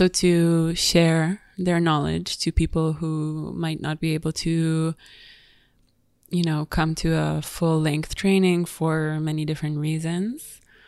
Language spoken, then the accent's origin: English; Tel Aviv, Tel Aviv District, Israel; I am originally from Tel Aviv, Israel. That's where I live right now.